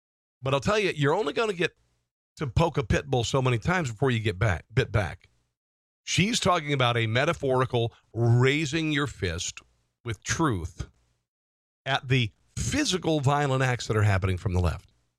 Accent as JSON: {"language": "English", "region": "Iowa", "country": "United States", "tie": "born or raised there", "also_born_or_lived": "Omaha, Nebraska", "said": "Omaha, my hometown, brother. Thanks for checking it out, Patrick. I'm actually originally from Omaha, Nebraska. Grew up in Southwest Iowa, so glad to have you."}